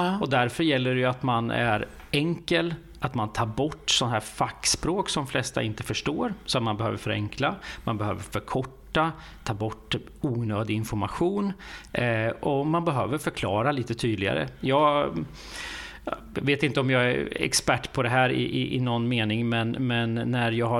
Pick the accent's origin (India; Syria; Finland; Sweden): Sweden; Västervik, Kalmar County; där vi kommer ifrån, från Västervik och omgivningarna där. Så att vi blev kära i naturen kan man säga och valde att bosätta oss där. Så nu är det över 20 år.